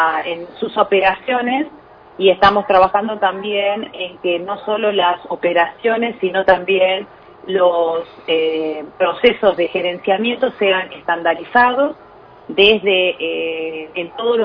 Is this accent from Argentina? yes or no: yes; Lobos, Buenos Aires Province, Argentina; No, de Lobos. Soy de Lobos, o sea, sí, me crié en la ciudad de Lobos y, bueno, mis abuelos tenían campo, que ahora lo tiene mi mamá